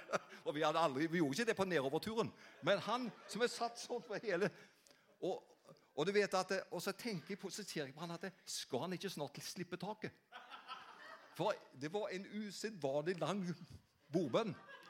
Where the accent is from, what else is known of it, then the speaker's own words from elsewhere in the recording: Avaldsnes, Rogaland, Norway; Jeg kom fra Avaldsnes på Karmøy